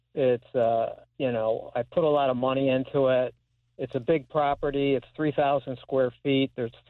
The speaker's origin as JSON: {"language": "English", "town": "Utica", "region": "New York", "country": "United States", "said": "I'm from Utica, New York."}